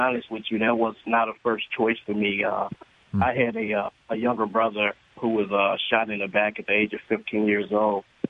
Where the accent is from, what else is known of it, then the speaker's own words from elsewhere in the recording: Gary, Indiana, United States; Kim, I'm also from Gary, Indiana. I just recently relocated to the southern part of the state, central Indiana part of the state.